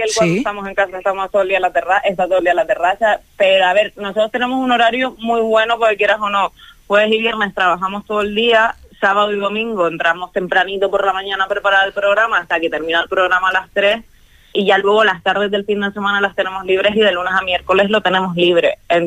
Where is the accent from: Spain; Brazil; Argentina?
Spain; Canary Islands; accent: Canarian; somos dos canarios en la redacción, Y fue algo que genial. Me encantó, porque al final yo nunca he perdido el acento